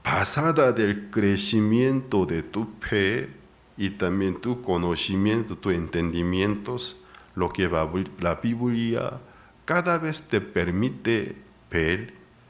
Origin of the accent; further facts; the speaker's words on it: South Korea; Spanish is a second language; moved away; Hace muchos años atrás llegó un misionero de Holanda a mi país de origen, Corea del Sur.